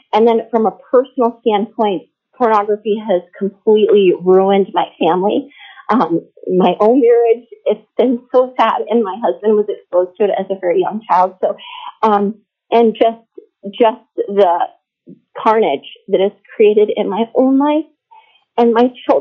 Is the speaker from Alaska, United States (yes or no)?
yes; Anchorage, Alaska, United States; I am from the Anchorage area